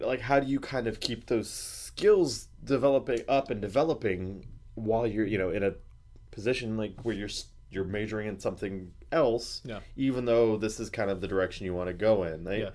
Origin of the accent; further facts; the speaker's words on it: Pensacola, Florida, United States; like where I grew up in Pensacola or wherever